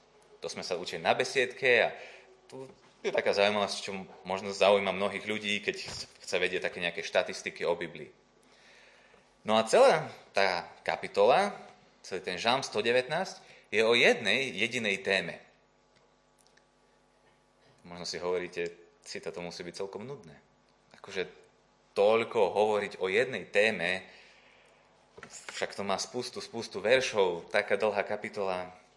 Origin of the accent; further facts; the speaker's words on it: Bardejov, Prešov Region, Slovakia; tak som z Bardejova a tam som aj vyrastal